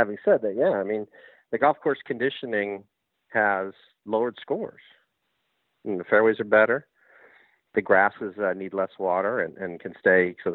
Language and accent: English; California, United States; I grew up in Recreation Park, and you play in the afternoon, bumpy Poana.